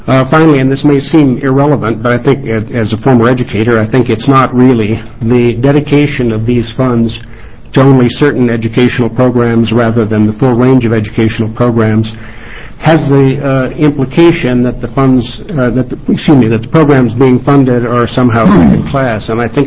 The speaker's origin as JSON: {"language": "English", "town": "Portland", "region": "Oregon", "country": "United States", "said": "I'm from Portland, and I'm appearing as a concerned citizen."}